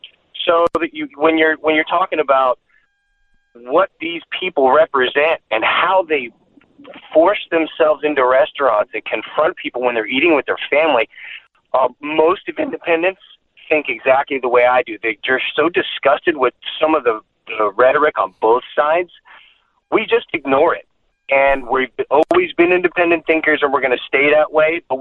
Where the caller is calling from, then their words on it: Florida, United States; I mean, I'm here from Florida.